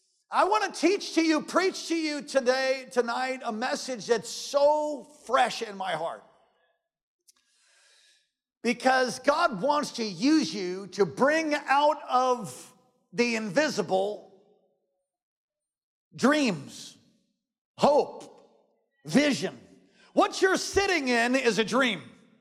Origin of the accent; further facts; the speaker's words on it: New York, United States; We grew up in Long Island, New York, and we would go into Manhattan for different occasions.